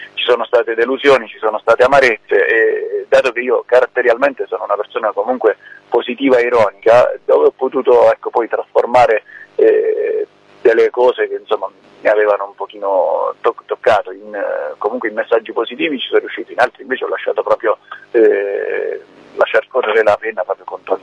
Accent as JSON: {"language": "Italian", "town": "Rome", "region": "Lazio", "country": "Italy", "said": "io sono originario di Roma, sono nato a Roma e quindi ci torno spesso con la mia famiglia"}